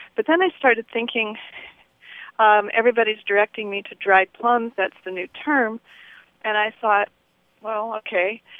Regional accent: Midwest, United States; Growing up in the Midwest, you didn't get that much fresh fruit

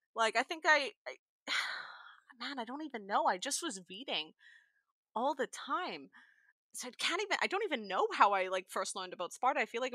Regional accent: British Columbia, Canada; The thing is, I grew up on the West Coast, and I'm not a West Coast First Nations person. I'm Anishinaabe, so it's out east, out Great Lakes region.

